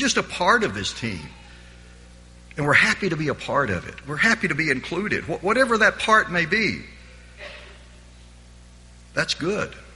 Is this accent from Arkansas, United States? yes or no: yes; Arkansas, United States; These small schools, and certainly where I grew up in Arkansas, the high school basketball coach is also the high school baseball coach.